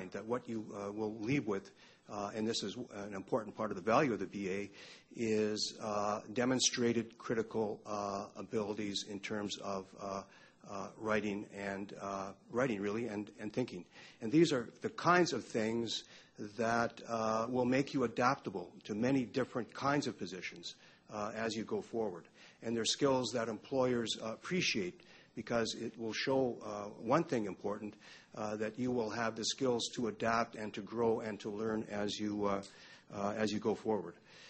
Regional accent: Ontario, Canada; also born or lived in Manitoba; now in Montreal, Canada; I'm from Northwestern Ontario. I did my BA at the University of Manitoba quite a few years ago. I've been at McGill for 26 years

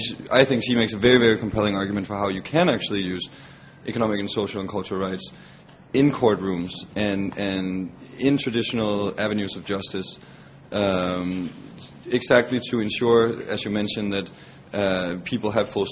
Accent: Denmark; English is a second language; I'm from Denmark.

